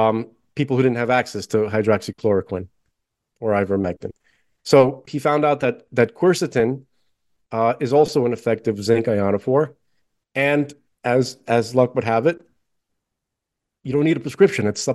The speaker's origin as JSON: {"language": "English", "country": "United States", "said": "I'm not big on entitlement in general. I'm very American"}